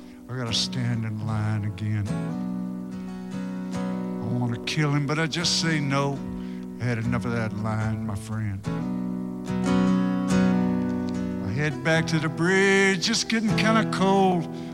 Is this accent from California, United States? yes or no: no; Fort Worth, Texas, United States; also born or lived in Austin; now in Tennessee, United States; I've had the privilege to live in Austin. I'm from Fort Worth. I live in Tennessee now. I've lived here a long time, and it's a pleasure to be back.